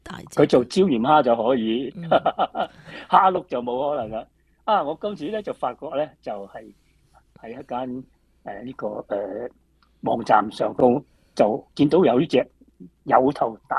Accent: Guangdong, China; 是的，我们广东人就不喜欢吃辣的

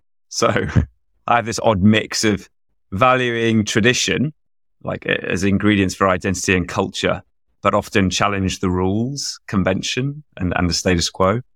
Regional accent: London, United Kingdom; I grew up in London, proudly took the tube to school, which in the late 70s, early 80s was quite an adventure, let's say.

